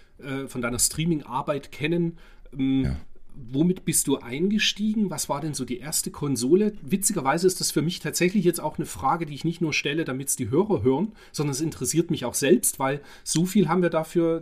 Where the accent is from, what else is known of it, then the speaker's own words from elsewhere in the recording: East Germany, Germany; bin ja Baujahr 76, aber bei mir ging es tatsächlich später los als bei dir, weil ich halt ein Kind der DDR bin.